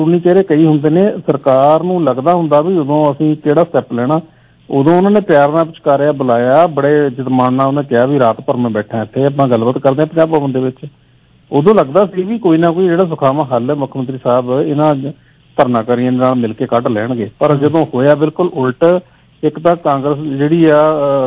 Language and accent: Punjabi; Punjab, India; ਪਰ ਅਸੀਂ ਪੰਜਾਬ ਆਪਣੇ ਹੀ ਪੁਰਜ ਜਿੱਥੇ ਜੰਮੇ ਪਲੇ ਆ ਅਸੀਂ ਇੱਥੇ ਜਿੱਥੇ ਪੈਸਾ ਖਰਚਣ ਆਉਂਦੇ ਹਾਂ